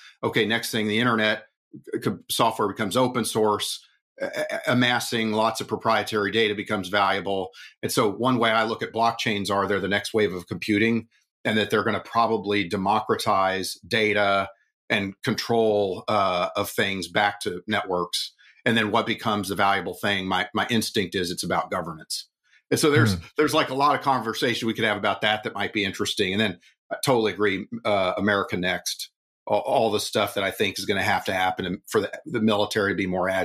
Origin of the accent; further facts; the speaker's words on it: Oklahoma, United States; born there; Oh, I was born in Oklahoma, but moved all around because my dad was an IBMer